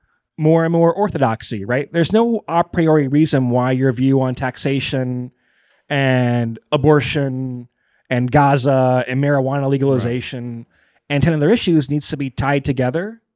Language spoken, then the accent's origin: English; Michigan, United States; they would walk down to the store and buy the New York Times, even growing up in Michigan and things like that.